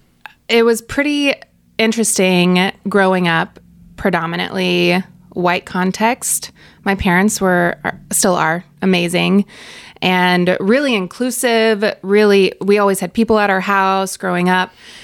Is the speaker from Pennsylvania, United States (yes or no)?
no; Minnesota, United States; also born or lived in Oklahoma / Chicago; But I was born in Oklahoma, but mm-hmm. I grew up, I say I'm half Northern, half Southern, because I grew up in Minnesota.